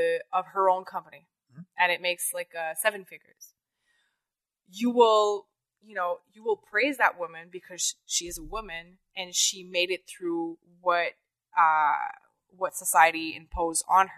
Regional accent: Canada; I'm actually grateful that I'm Canadian.

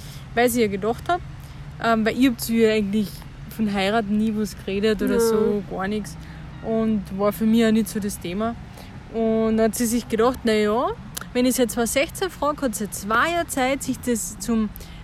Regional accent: Carinthia, Austria; Nämlich Richtung Oberkärnten. In meine Heimat, wo ich ja geboren bin.

